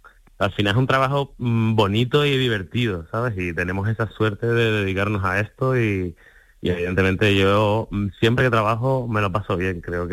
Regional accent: Las Palmas de Gran Canaria, Canary Islands, Spain; accent: Canarian; Claro, es canario, de Las Palmas de Gran Canaria y mi barrio exactamente, para que no haya dudas de acento.

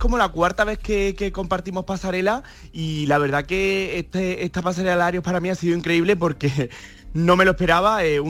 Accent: Córdoba, Andalusia, Spain; yo como diseñador cordobés

